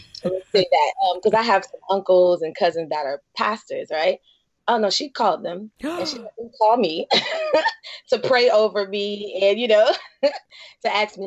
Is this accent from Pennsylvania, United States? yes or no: no; Fort Myers, Florida, United States; As a child, when I was 14 at Fort Myers, I was born and raised in Fort Myers.